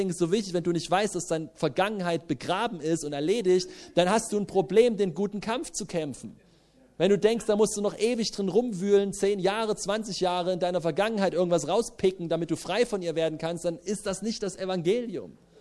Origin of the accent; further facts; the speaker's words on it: Leipzig, Saxony, Germany; ich bin in Leipzig aufgewachsen, du kommst zurück in meine Heimatstadt